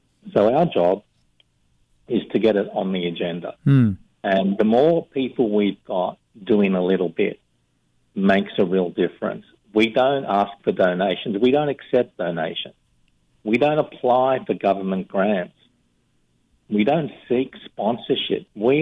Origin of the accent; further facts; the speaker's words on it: Australia; And I'm from Australia. We're a very lucky country.